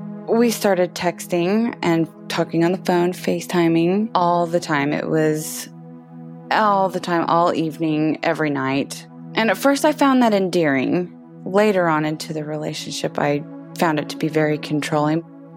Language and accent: English; Oklahoma, United States; I am 37 from Oklahoma